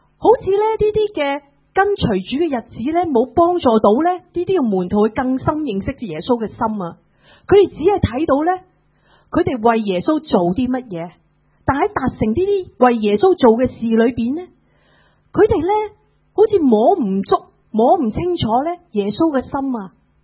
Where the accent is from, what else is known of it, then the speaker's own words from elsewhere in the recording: China; 很多时候我们中国人为人评理啊